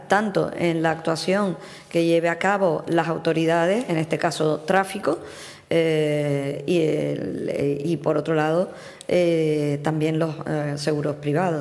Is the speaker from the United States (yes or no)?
no; Canary Islands, Spain; Y yo, como canaria, lo que deseo es que el Centro de Vulcanología esté emplazado en Canarias